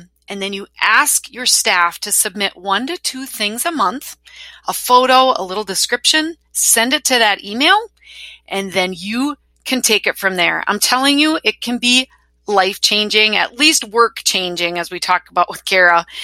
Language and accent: English; Wisconsin, United States; accent: Wisconsin; Hopefully you're getting used to my imperfect Wisconsin accent.